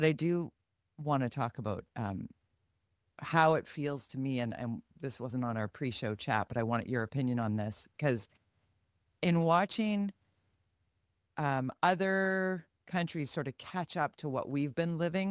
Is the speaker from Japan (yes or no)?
no; Canada; what concerns me as a Canadian is he says publicly here that he's not on the same page as Mark Carney